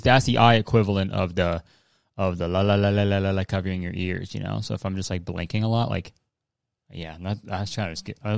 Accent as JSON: {"language": "English", "country": "Canada", "tie": "born or raised there", "said": "If I'm saying like I'm doing a show in my hometown in Canada, and someone's like, come on down to Columbus, I'll be there."}